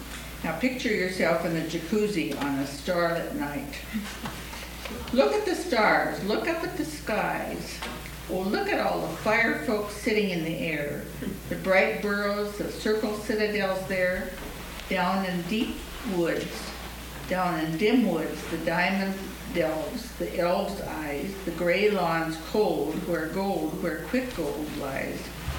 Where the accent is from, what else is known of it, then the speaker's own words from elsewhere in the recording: Tigard, Oregon, United States; from Tigard, Oregon